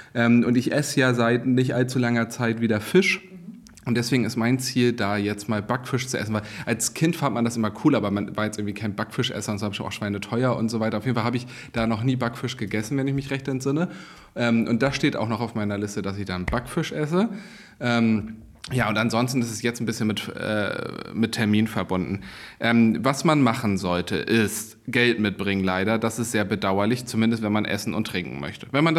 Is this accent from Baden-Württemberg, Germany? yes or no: no; Kiel, Schleswig-Holstein, Germany; will ich das hier gerne auch auf die Tagesordnung setzen als Kieler